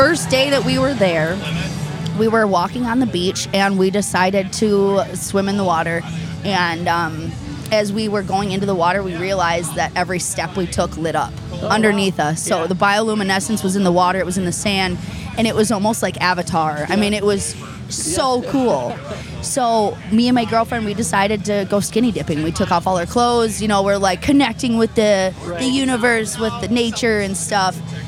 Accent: Belleville, Wisconsin, United States; also born or lived in Costa Rica / Florida; Yeah, I grew up in Belleville.

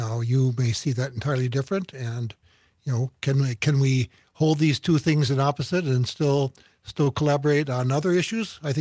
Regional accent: United States; as a young boy growing up in America, I remember studying the UN was just being formed in the 50s.

